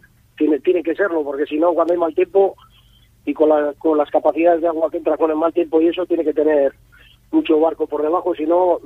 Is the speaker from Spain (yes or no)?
yes; Colindres, Cantabria, Spain; Hombre, yo soy de Colimbres